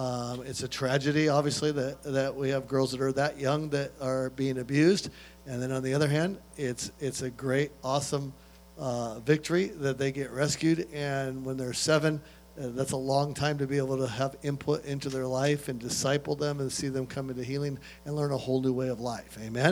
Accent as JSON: {"language": "English", "town": "Bozeman", "region": "Montana", "country": "United States", "said": "I'm from Bozeman, Montana. And I live in the Rocky Mountains there."}